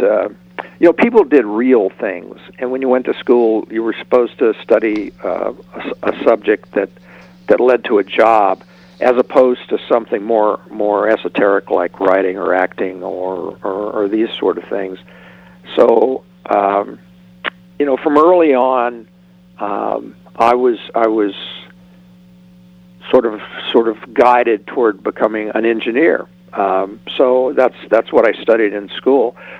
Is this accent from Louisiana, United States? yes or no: yes; Louisiana, United States; now in Los Angeles, United States; Well, I'm originally from Louisiana.